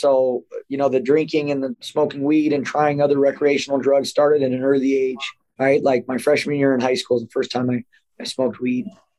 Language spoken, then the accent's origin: English; Temecula, California, United States; I grew up here. My parents are from San Diego. I grew up in Temecula